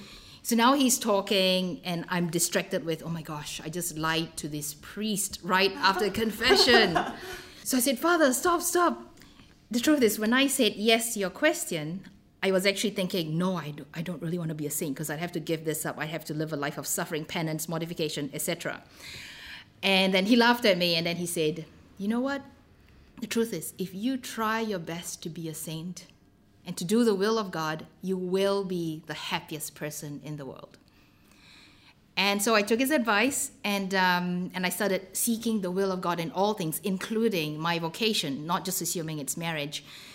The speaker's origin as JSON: {"language": "English", "country": "Malaysia", "tie": "born or raised there", "said": "probably because I grew up in Malaysia"}